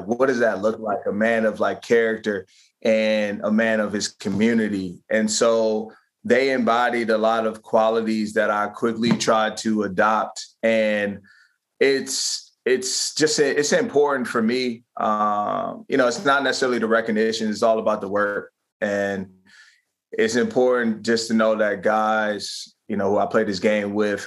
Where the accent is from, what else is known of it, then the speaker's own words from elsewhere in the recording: Maryland, United States; now in Philadelphia, United States; my hometown a lot more back in PG County, Maryland, my wife being from New York